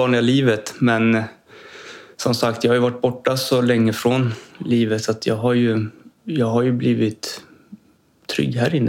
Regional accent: Ekerö, Stockholm County, Sweden; born there; Jag är född i Stockholm, ute på Ekerö.

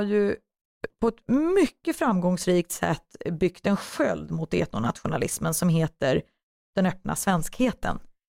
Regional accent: Sweden; Jag menar, vad ska jag, jag är född här.

